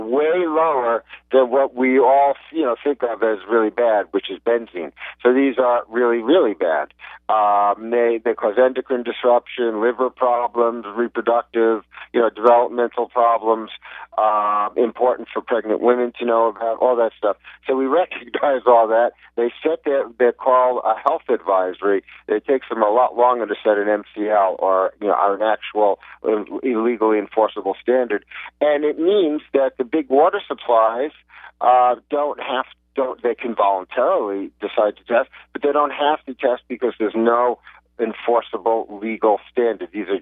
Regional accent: Connecticut, United States; I know my home state, Connecticut, has had a lot of groundwater contamination from MTBE.

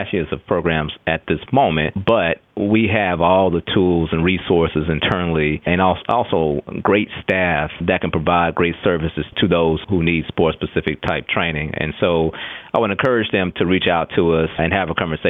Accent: Texas, United States; Similar to Matt, I'm actually from Texas, and as many people know, football and track are very big in Texas

